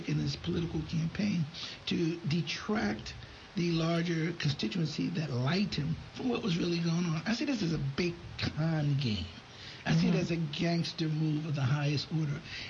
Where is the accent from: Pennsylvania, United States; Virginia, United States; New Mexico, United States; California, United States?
Pennsylvania, United States; Philadelphia; I mean, I'm from Philly, and North Philly, and I've traveled around